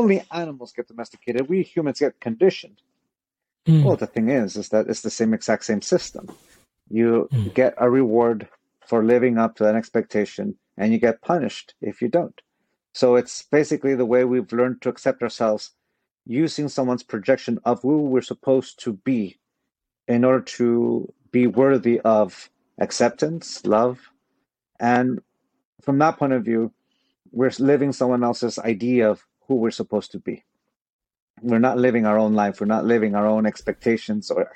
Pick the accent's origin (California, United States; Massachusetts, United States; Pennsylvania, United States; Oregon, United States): California, United States; San Diego; also born or lived in Tijuana; I was born in San Diego, California. And I'm one of those, I lived both in Tijuana and San Diego.